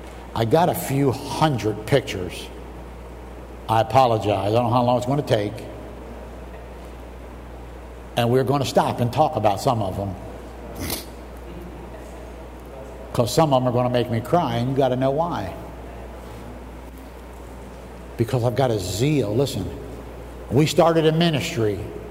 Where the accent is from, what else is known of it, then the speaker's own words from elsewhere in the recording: United States; dude, I'm from America, and I was in Zimbabwe